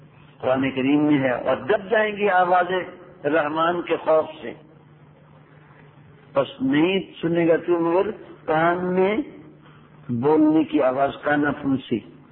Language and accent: Urdu; Punjab, Pakistan; لیکن یہاں آ کر کے بھی ہمارے پنجابیوں کی طرح باتیں نہ کرو. میں لاہور وغیرہ جاتا ہوں یا اپنے گاؤں میں جاتا ہوں